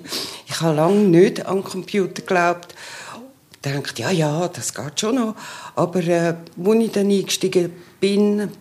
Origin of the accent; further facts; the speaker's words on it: Aargau, Switzerland; Ich bin in Aargau aufgewachsen und bin dann auf Zürich gekommen